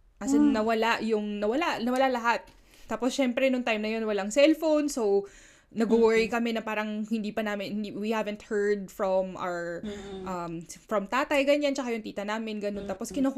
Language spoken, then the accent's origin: Tagalog; Central Luzon, Philippines; hindi yung bayan namin sa Pampanga